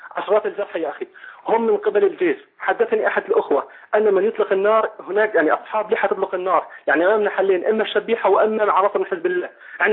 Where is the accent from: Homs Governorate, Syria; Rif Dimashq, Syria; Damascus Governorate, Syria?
Homs Governorate, Syria; Homs; يعني الاتصالات مقطوعة عندنا في حمص.